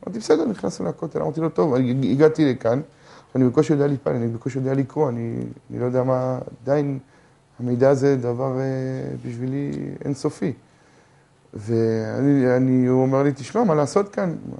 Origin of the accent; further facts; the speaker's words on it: Jerusalem, Jerusalem District, Israel; born there; עכשיו, אני נולדתי בירושלים.